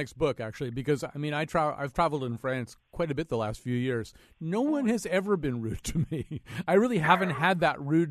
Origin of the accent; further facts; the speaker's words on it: United States; because I'm so American, I forget, and I start being friendly and informal